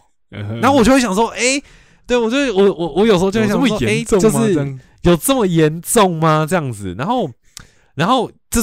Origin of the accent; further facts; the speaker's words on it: Kaohsiung, Taiwan; 我是高雄人嘛，然后我爸妈都是台南人